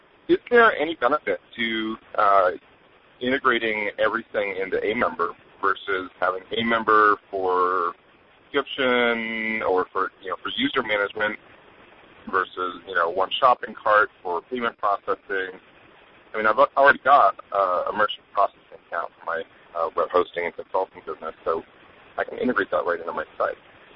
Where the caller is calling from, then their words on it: Boston, Massachusetts, United States; also born or lived in San Francisco; I'm actually calling from Boston, but I brought my cell phone with me here from San Francisco when I moved.